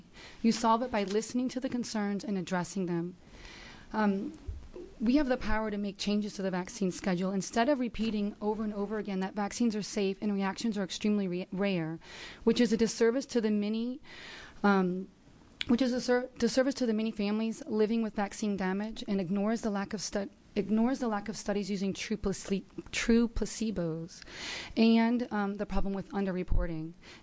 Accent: Hillsboro, United States; Good afternoon. … I'm from Hillsboro.

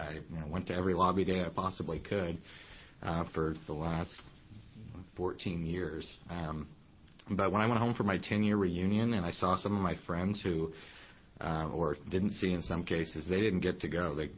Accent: Coos Bay, Oregon, United States; I'm 34 years old. I grew up in Coos Bay, I think, as you know, where even the high school I went to had no buses one year

